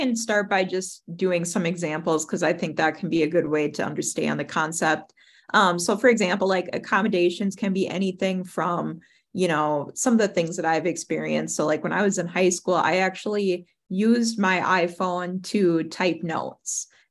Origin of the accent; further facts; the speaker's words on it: Minneapolis, Minnesota, United States; My pronouns are she, her, hers, and I'm from Minneapolis, Minnesota.